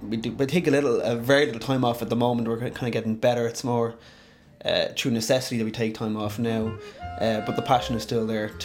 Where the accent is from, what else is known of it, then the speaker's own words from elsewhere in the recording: Dublin, Leinster, Ireland; I'm from Santry originally.